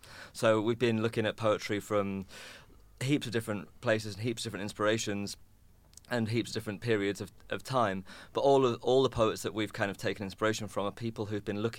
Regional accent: United Kingdom; Also, we're British, so we love talking about weather.

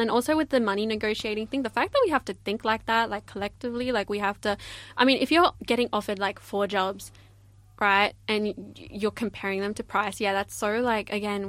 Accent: Bunbury, Western Australia, Australia; Okay, I grew up in Bunbury.

